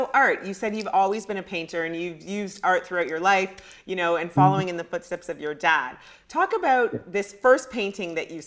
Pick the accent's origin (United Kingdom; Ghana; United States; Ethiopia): Ghana; I'm Ghanaian. So we're brothers and sisters.